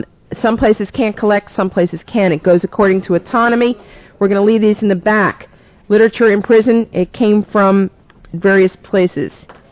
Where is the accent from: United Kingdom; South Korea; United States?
United States; New York; And by the way, I'm a New Yorker. I'm not a Philly. I'm a Philly from New Yorker.